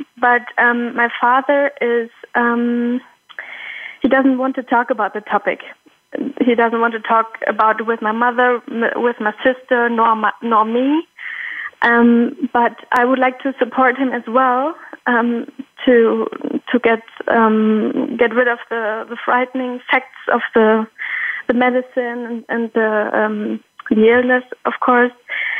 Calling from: Germany; I'm calling in from Germany

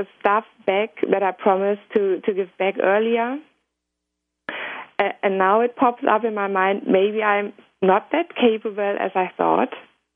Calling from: Essen, North Rhine-Westphalia, Germany; I'm in Essen in Germany, in our bedroom.

